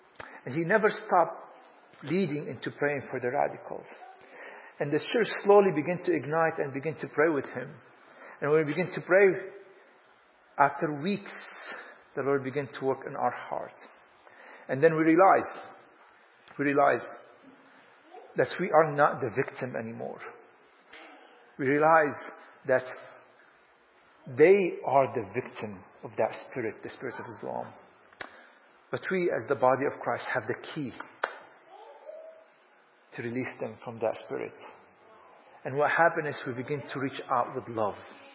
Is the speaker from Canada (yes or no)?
no; Damascus, Damascus Governorate, Syria; the church where I grew up in Damascus